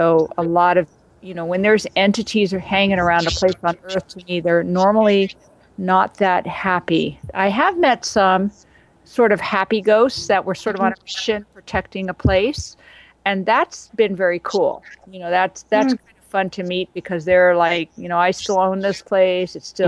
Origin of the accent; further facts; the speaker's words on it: New York, United States; So, I'm from New York, and yeah, I'm jealous that you're there.